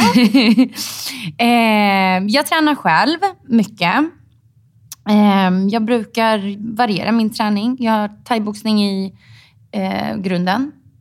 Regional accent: Stockholm, Stockholm County, Sweden; jag är från Stockholm.

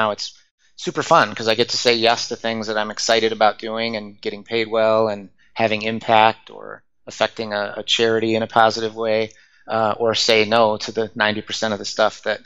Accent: Detroit, Michigan, United States; also born or lived in Japan; Well, I grew up in Detroit, Michigan, and right while I was in college, going to school in Michigan, I was accepted on a scholarship program to go to Japan for a year

